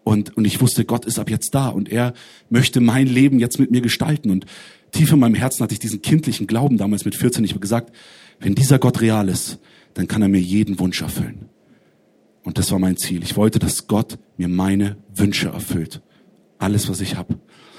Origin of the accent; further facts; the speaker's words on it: Munich, Bavaria, Germany; Ich bin in einer nicht-christlichen Familie aufgewachsen in München. Keiner aus meiner Familie hat geglaubt.